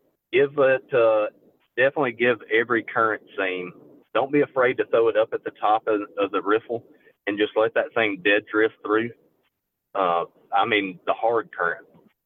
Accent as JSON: {"language": "English", "town": "Wilsonville", "region": "Alabama", "country": "United States", "tie": "born or raised there", "said": "I grew up fishing Lay Lake and Gunnersville and Waxahachie Creek on Lay Lake, and I grew up in Wilsonville, so those were all my, local areas."}